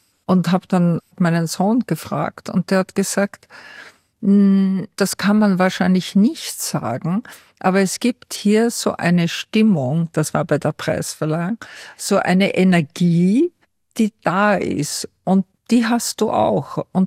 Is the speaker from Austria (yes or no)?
yes; Upper Austria, Austria; ich bin aus Oberösterreich